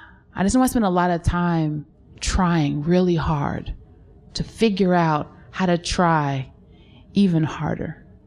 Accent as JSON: {"language": "English", "region": "Wisconsin", "country": "United States", "also_born_or_lived": "Georgia, United States / South Korea", "said": "And well, no, I'm not from Georgia, which is where we lived before Korea. And yes, I'm from Wisconsin, and I don't know, but maybe that's why I talk white."}